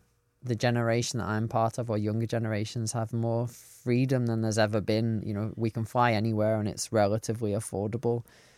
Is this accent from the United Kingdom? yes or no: yes; the north of England, United Kingdom; There's something about growing up in England and the north of England where as the temperature changes and as it gets cooler